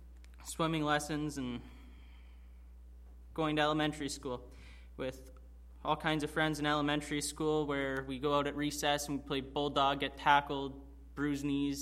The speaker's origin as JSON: {"language": "English", "town": "Brantford", "region": "Ontario", "country": "Canada", "tie": "born or raised there", "said": "I'm 19 years old, and I grew up in Brantford, Ontario. I grew up in a good Christian home with two loving parents and a twin sister"}